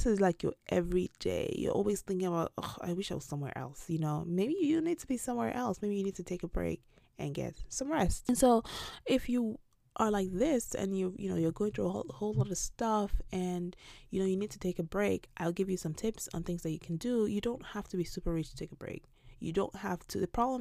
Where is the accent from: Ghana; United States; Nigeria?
Nigeria; I'm not a fan of this because I grew up in Nigeria